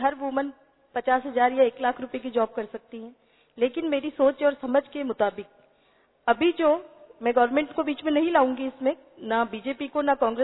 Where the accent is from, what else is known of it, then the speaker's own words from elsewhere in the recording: Rajasthan, India; मैं राजस्थान से हूं, मेरे यहां बेटे का होना किसी समय तक एक अभिशाप माना जाता था